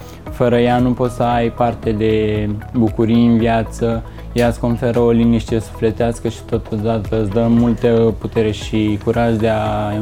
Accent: Pietros, Buzău County, Romania; Eu sunt din sat Pietros, comuna Coșteș, județ Buzău. Este un sat destul de apropiat de județ, de oraș, care îmi dă posibilitatea să fac naveta zi de zi

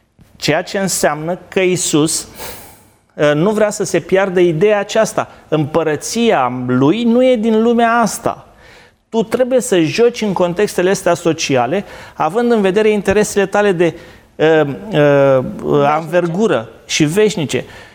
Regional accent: Romania; Noi, ca români, am trecut prin multe, o să trecem și prin asta.

